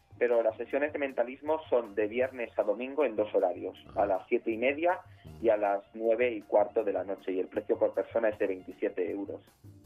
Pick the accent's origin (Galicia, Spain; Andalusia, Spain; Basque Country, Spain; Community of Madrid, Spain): Community of Madrid, Spain; Madrid; born there; yo soy nacido en Madrid, pero mi familia es de Trujillo.